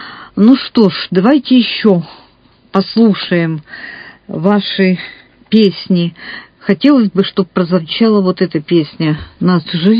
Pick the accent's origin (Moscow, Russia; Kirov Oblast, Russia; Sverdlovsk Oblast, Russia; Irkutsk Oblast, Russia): Irkutsk Oblast, Russia; Irkutsk; ну и мы, иркутяне тоже. Ну, в общем, мы сибиряки